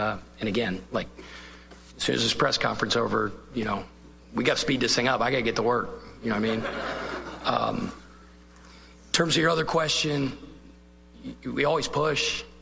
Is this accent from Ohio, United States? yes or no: yes; Cincinnati, Ohio, United States; Right, we're both from Cincinnati and worked under Coach Prosser.